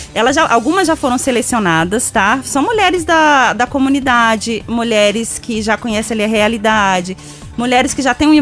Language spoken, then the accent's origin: Portuguese; Planaltina, Federal District, Brazil; eu sou de Planaltina